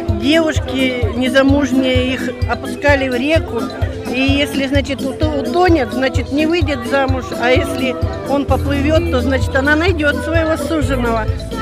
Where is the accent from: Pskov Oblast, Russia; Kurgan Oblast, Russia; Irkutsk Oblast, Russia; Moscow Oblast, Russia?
Kurgan Oblast, Russia; Kataysk; now in Tyumen, Russia; Из Катайска, мы вообще-то в Тюмени живем.